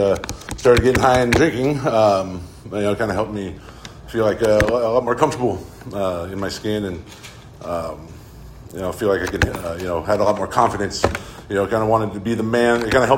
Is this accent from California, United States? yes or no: yes; Santa Maria, California, United States; I grew up in town. I grew up in Santa Maria.